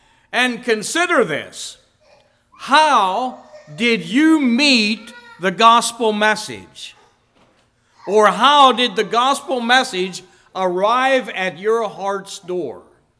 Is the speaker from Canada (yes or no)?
no; McVeytown, Pennsylvania, United States; We are from McVeightown area, if you know where that is at.